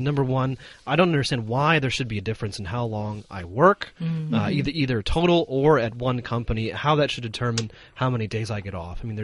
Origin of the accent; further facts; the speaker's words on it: United States; one of the reasons that I wanted to bring up, you know, the example of my home country is that compared to many other developed countries, actually the United States is under-regulated